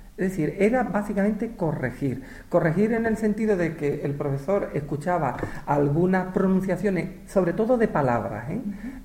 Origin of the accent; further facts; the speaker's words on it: Seville, Andalusia, Spain; Soy sevillano y me encanta cantar.